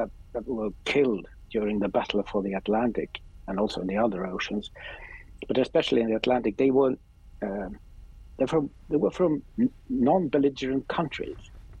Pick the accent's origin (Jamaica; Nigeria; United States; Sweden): Sweden; English is a second language; Because if you're a young man growing up in Sweden, you will, big history isn't what you meet in a natural way.